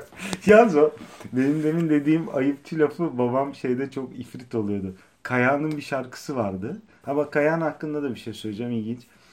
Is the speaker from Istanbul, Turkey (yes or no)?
yes; Istanbul, Turkey; Ben dedim ki İstanbulluyum